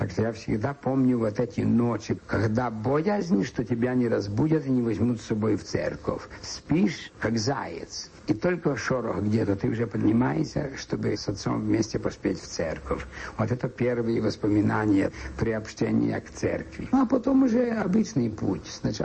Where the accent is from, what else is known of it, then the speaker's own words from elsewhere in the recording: Volyn Oblast, Ukraine; born there; Родился я на Волыни, в Западной Украине. Религиозное воспитание было у всех. Отец у меня был сельским священником